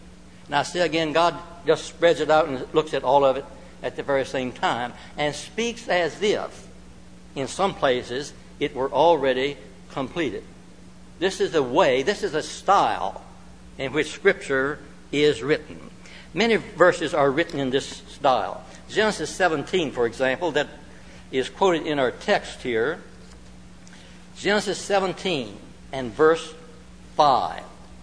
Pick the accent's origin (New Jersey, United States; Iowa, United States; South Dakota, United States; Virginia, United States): Virginia, United States; When I first became a Christian, I grew up in Northern Virginia, and Alva Huffer had a radio program.